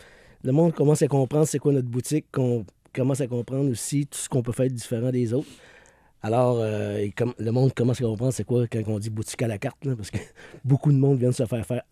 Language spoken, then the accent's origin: French; Quebec, Canada; on dirait qu'on a peur de dire qu'on est Québécois.